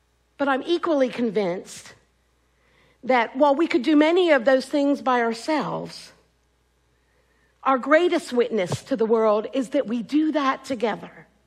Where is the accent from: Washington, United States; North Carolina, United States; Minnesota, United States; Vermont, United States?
North Carolina, United States; Greensboro; The church I grew up in Greensboro had what was known as the Monday Night Sharing Group.